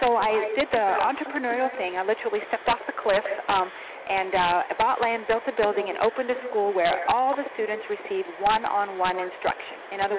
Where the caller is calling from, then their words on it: Salisbury, North Carolina, United States; I am actually calling from North Carolina, Salisbury, North Carolina.